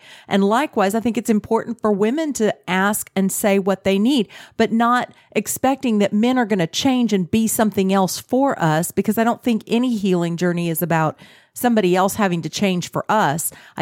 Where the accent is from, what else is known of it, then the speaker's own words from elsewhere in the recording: Texas, United States; because I grew up in Texas and we are huggers.